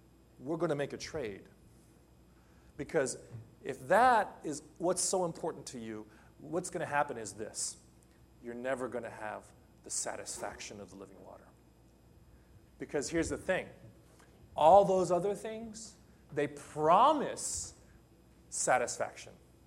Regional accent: Los Angeles, California, United States; Now, I'm from Los Angeles. You do not drink the water from the faucet.

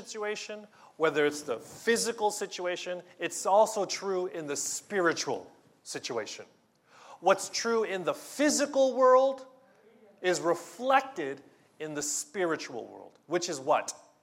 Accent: Philippines; now in Japan; So, for example, I'm Filipino. I grew up in a Filipino home. And we live in Japan, an Eastern, in the Eastern Hemisphere.

